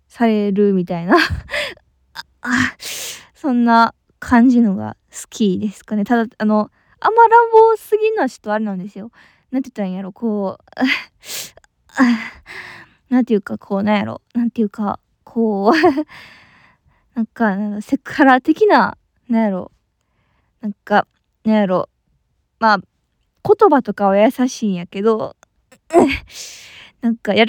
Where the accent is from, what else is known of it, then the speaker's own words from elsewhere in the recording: Kansai, Japan; 私出身地は関西なんですけど、今はちょっと別のとこに住んでおりまして